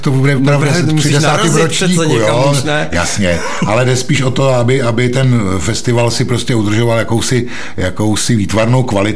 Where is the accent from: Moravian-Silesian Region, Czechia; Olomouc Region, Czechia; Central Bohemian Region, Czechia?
Central Bohemian Region, Czechia; Nymburk; abych tam utíkal jako jenom tak, že bych to dělal ve svém rodném městě Nymburce, to prostě ne